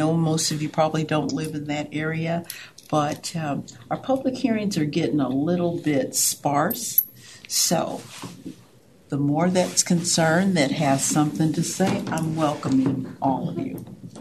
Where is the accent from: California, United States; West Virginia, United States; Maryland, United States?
California, United States; Well, this is my home, but I'm a Californian.